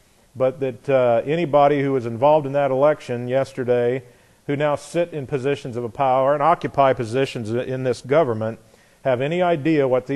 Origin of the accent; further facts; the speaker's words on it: Indiana, United States; I was born and raised in Indiana, and my sense of justice came from a railroading father and the Midwest